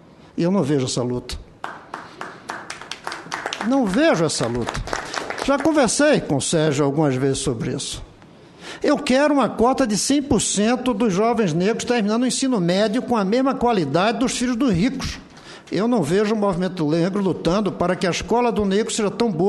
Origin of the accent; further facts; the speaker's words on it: Recife, Pernambuco, Brazil; Eu sou de Recife, um lugar de muita negritude.